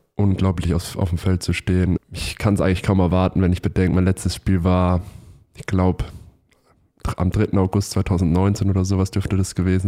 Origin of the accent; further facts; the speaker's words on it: Würzburg, Bavaria, Germany; Also ich bin jetzt 21, ich habe damals mit 16 angefangen, also jetzt knapp 5 Jahre her, in meiner Heimatstadt in Würzburg.